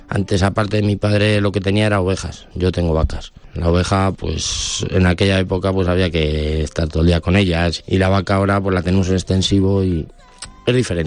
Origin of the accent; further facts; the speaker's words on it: La Nava de Jadraque, Castilla-La Mancha, Spain; Pues soy de la Nava de Jadraque. Mi padre siempre pues ha sido ganadero, agricultor